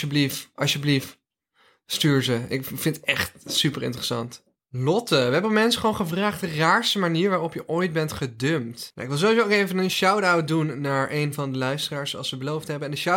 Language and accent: Dutch; North Brabant, Netherlands; Nou, ik ben opgegroeid in Brabant. Genoeg dieren gezien.